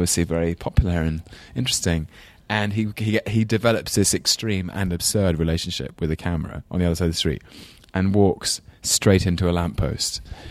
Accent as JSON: {"language": "English", "region": "London", "country": "United Kingdom", "accent": "English London accent", "said": "Used to call him up on Sundays with my very English London accent, say, how are you, Grandpa?"}